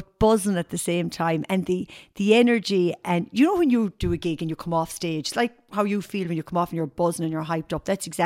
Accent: Tipperary, Ireland; now in Galway, Ireland; I'm actually from Tipperary originally, but I'm living in Galway now over 33 years. So to be fair, Galway really is home. And that's not forgetting my roots either. I was born and reared in Tip, but in saying that, I'm living in Galway so long now, it's very home.

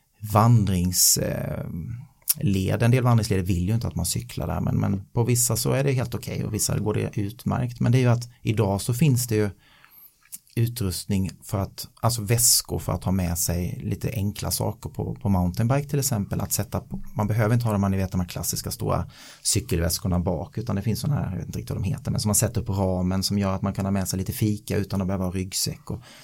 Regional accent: Blekinge, Sweden; Vi har till exempel ett hemma i Blekinge.

